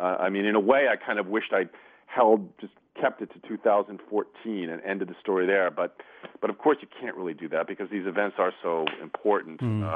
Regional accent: New York City, New York, United States; So I grew up with this in New York City.

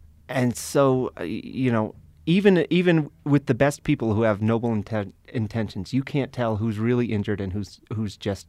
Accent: Colorado Springs, Colorado, United States; born there; I was born in Colorado Springs. My whole family's here. I just love it. It's my town.

